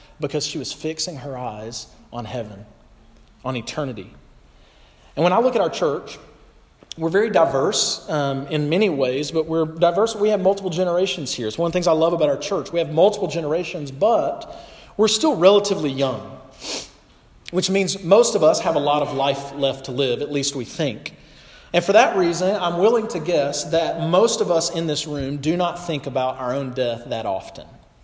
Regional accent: Alabama, United States; I was born very far from here. I was born in Alabama. A small town in North Alabama is where I grew up. And my parents still live there.

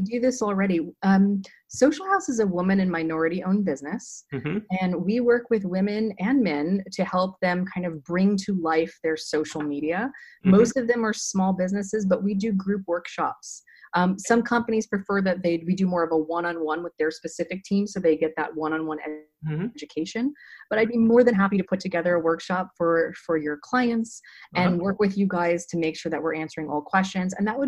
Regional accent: California, United States; Well, you know, I'm from Orange County and go Orange County

